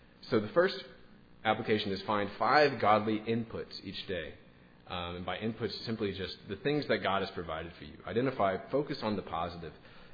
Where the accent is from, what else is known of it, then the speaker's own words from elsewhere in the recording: Little Rock, Arkansas, United States; So a while ago, when I was in Little Rock, I'm from Little Rock